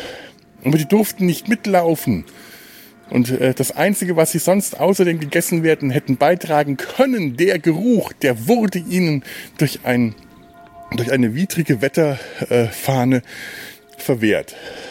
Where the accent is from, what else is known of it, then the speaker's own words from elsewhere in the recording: Cologne, North Rhine-Westphalia, Germany; wie ich als Kölner vor 26 Jahren erfreut feststellen durfte